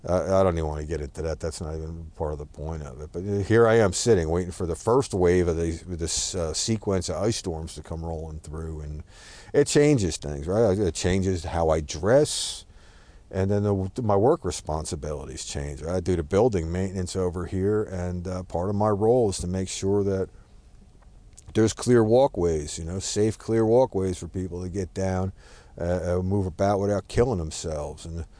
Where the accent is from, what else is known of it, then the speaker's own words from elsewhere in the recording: Northeast, United States; my first line is just everything I learned growing up in the Northeast, basically, is get out ahead of it. You know it's coming, you get the rock salt down. We don't use rock salt over here.